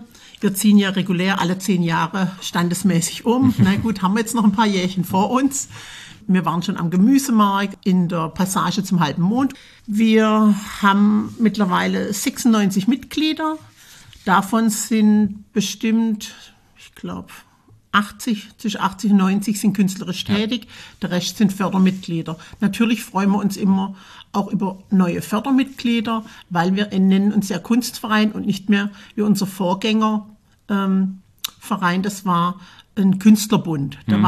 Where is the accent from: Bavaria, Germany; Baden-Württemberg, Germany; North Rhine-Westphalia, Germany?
Baden-Württemberg, Germany; Krautheim; Ich bin in Krautheim zur Schule gegangen.